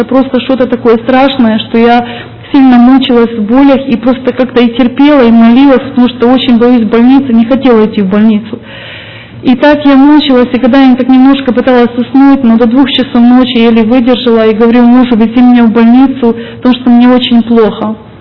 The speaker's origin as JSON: {"language": "Russian", "region": "Vinnytsia Oblast", "country": "Ukraine", "tie": "born or raised there", "moved": "yes", "lives_now": "Sacramento, United States", "said": "я родом с Украины, с Винницкой области, город Казань, может кто-то знает. 10 лет уже живу в Сакраменто."}